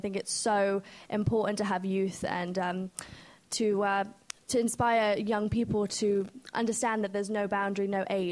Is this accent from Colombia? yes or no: no; United Kingdom; like I'm British